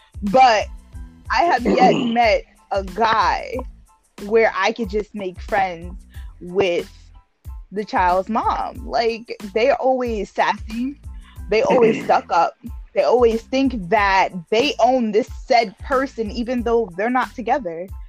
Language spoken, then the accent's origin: English; New York, United States; You don't know, I'm dead ass from New York.